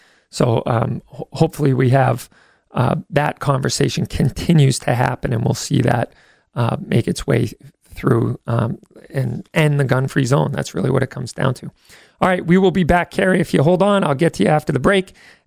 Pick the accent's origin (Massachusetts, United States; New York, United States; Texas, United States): Massachusetts, United States; Barnstable; And but my hometown, actually, Barnstable police arrested a man in Hyannis the other day